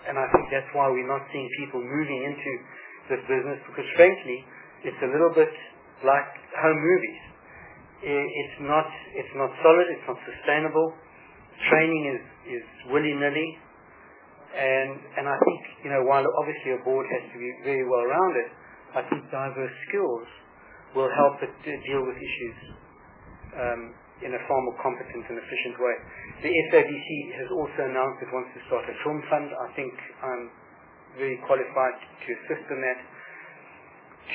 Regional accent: Richmond, KwaZulu-Natal, South Africa; also born or lived in Durban; I was born in Addington Hospital in Durban. I grew up in a little town called Richmond, and near Indaleni Township. And I went to primary school in Richmond, and I went to Hilton College for high school.

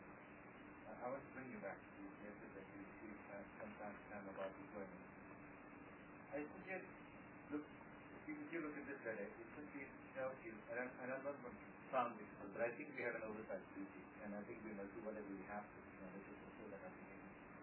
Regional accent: South Africa; As a South African, obviously we have an entire initiative.

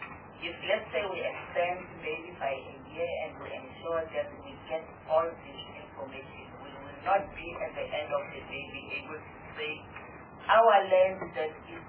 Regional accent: South Africa; to me, as South African, I find it to be very

